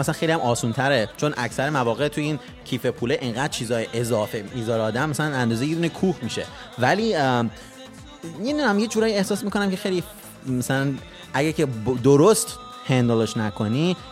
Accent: Iran; ما ایرانی هستیم

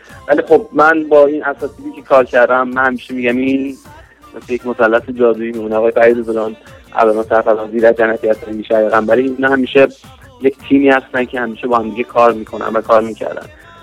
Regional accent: Sweden; also born or lived in Tehran, Iran; متولد سال 1356 در ماه اردیبهشت در تهران متولد شدم، که میشه همون 1977 میلادی در ماه می، و در اروپا در سوئد به قول معروف گراف کردم، اونجا بزرگ شدم.

